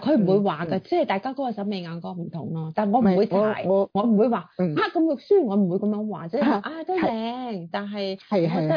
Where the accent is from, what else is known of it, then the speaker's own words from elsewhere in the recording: China; now in United States; 我哋而家喺美國嚇，我哋係中國人，我哋嚟到美國社會